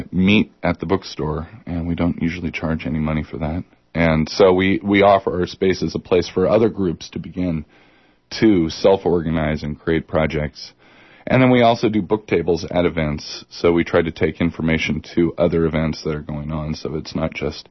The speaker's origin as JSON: {"language": "English", "town": "Eugene", "region": "Oregon", "country": "United States", "lives_now": "Portland, United States", "said": "I'm from Eugene, and then I moved here."}